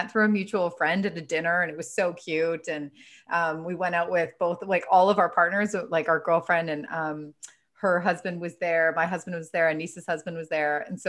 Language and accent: English; Calgary, Alberta, Canada; I'm originally from Calgary and I had recently, like within a couple months, had just moved back to Canada from Australia.